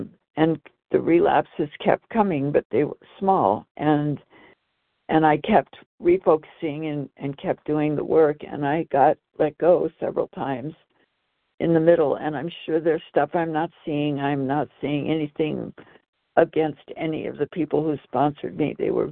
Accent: Idaho, United States; I'm from Idaho.

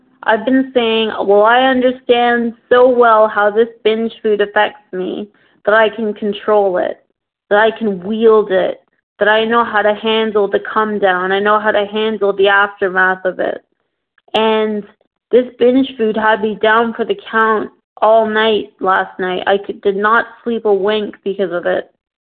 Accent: Toronto, Ontario, Canada; I'm from Toronto, Ontario, Canada

